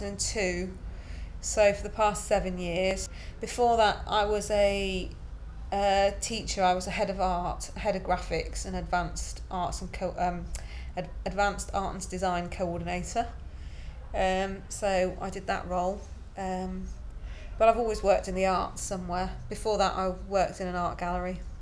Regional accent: Derby, East Midlands, United Kingdom; I'm 38 today. It's my birthday today. And I'm from Derby.

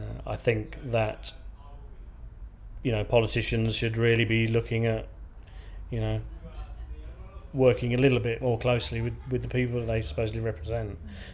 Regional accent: Slough, South East England, United Kingdom; born there; also born or lived in Bristol; I mean, I was born in Slough, actually, so I'm kind of and just out of Londoner. Used to, you know, I'd lived in Bristol for a while with mum and dad, got a brother

